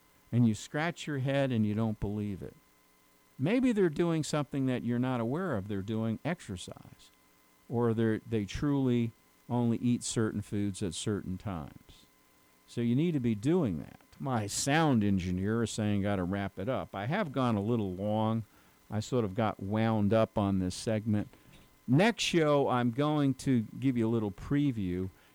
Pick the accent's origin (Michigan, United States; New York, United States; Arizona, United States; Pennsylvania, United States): New York, United States; where I used to live on Long Island, I'm originally from New York. I haven't been there in years. But I used to, as a kid, have to shovel snow.